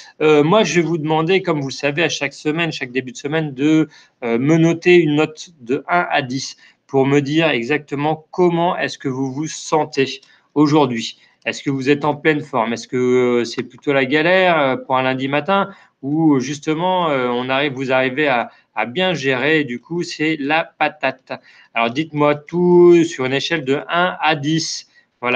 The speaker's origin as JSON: {"language": "French", "town": "Lille", "region": "Hauts-de-France", "country": "France", "said": "je suis du Nord. Et ben Marjo, ben moi aussi, je suis de Lille."}